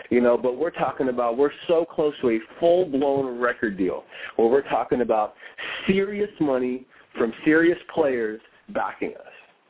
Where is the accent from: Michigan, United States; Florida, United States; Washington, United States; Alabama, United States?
Washington, United States; Tacoma; I grew up in hip-hop, and I grew up here in Tacoma